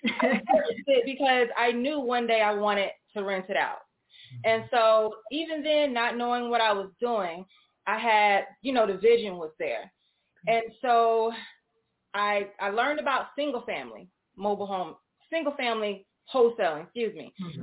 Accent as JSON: {"language": "English", "region": "the South", "country": "United States", "said": "I'm from the South, so hey, y'all."}